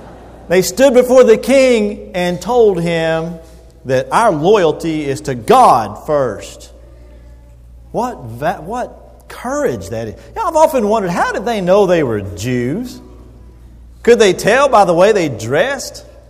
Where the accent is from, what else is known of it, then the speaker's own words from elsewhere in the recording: United States; You know, in Paraguay, nobody thinks I'm American.